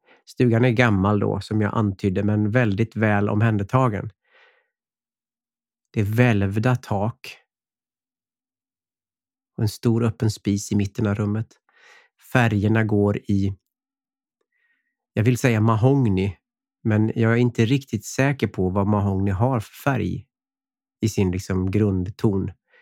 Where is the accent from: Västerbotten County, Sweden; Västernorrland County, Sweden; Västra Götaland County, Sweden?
Västernorrland County, Sweden; Härnösand; men vi är ju också från Härnösand